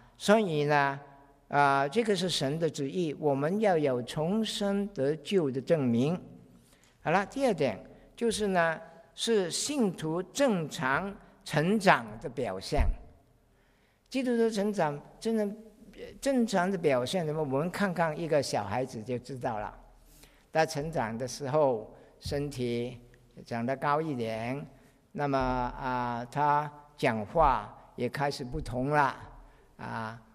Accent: Chaozhou, Guangdong, China; 我是潮州人啊，但是潮州也是在广东之内，所以可以说我是广东人。

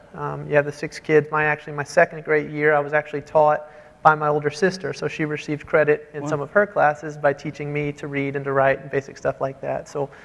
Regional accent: Sugar Land, Texas, United States; you can't really tell stories about having a rough upbringing or being from the hood when you come from Sugar Land.

